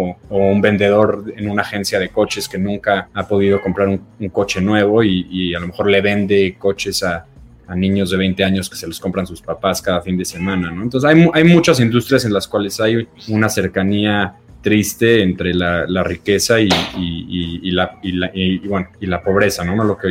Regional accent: Mexico; para los nuevos talentos mexicanos que tantos orgullos nos han dado como mexicanos

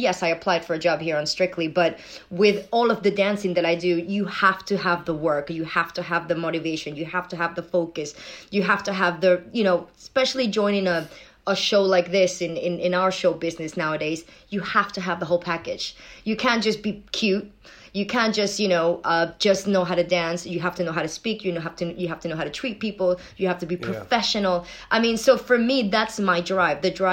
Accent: Venezuela; And also, you know, growing up in Venezuela, you know, just a little casual world championship under my belt.

